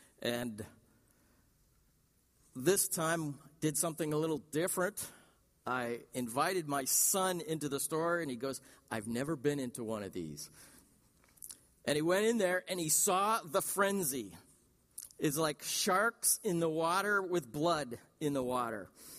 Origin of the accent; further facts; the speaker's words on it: Racine, Wisconsin, United States; the one thing I would drive a great distance for is what my hometown is known for. The Racine Kringle.